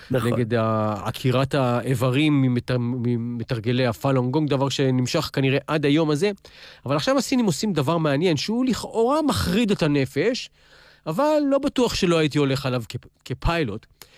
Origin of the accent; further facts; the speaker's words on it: Jerusalem, Jerusalem District, Israel; כילד בירושלים היו לי 13 צבים, שבסוף פוזרו בשדות